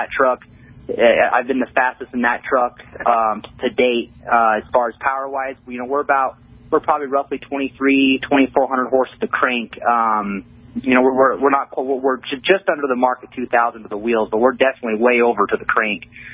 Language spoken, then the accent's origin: English; Livingston, Montana, United States; I had a really good friend growing up in Montana. He had a fully restored 1970 Chevy with a throttle body, fuel injected 350 in this thing. And, you know, we used to always go out in town and, you know, 16 years old growing up, dragging Livingston Main Street